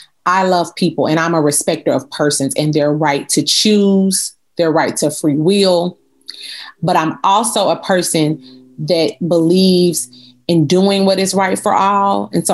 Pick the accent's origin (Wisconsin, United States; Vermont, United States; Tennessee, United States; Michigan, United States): Tennessee, United States; Chattanooga; Historically here in my hometown, and I'm proud to be from Chattanooga, that's just not been the case.